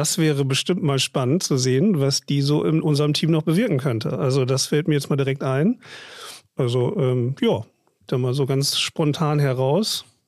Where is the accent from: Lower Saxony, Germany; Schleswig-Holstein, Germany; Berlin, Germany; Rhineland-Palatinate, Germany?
Lower Saxony, Germany; Osnabrück; Also so bin ich groß geworden in Osnabrück.